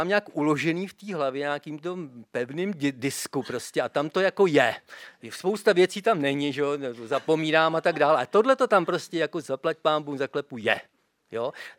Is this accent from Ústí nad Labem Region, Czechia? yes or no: no; Dačice, South Bohemian Region, Czechia; Celý život ne, já jsem původem z Dačic.